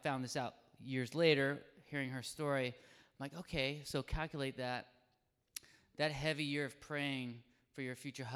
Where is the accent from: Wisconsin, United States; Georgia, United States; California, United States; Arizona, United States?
Georgia, United States; Atlanta; also born or lived in Cleveland; I'm an Atlanta boy. Well, I was born in Cleveland, but we moved down south when I was like 6 years old.